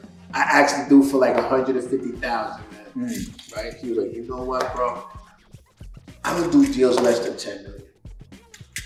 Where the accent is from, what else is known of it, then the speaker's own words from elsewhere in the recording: New York, United States; I said, hell yeah, I'm from New York.